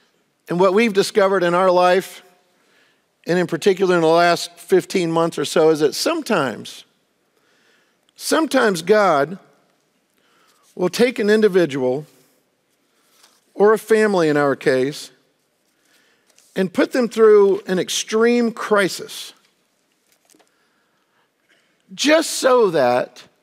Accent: Florida, United States; Now, I'm from Florida. I don't know anything about earthquakes.

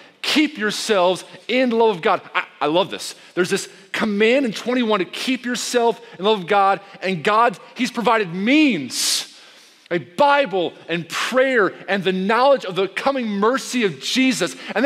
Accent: New York, United States; I hate waiting. I'm from New York. It's my excuse.

